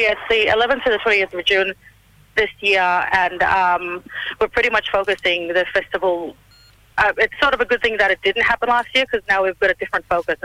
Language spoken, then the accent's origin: English; Queensland, Australia; My people are the Wambudwada people, Gamay, Nukul. I come from the Flinders Island groups up near Cape Melville, and also have ties up to Unkamuthi in Ingenu.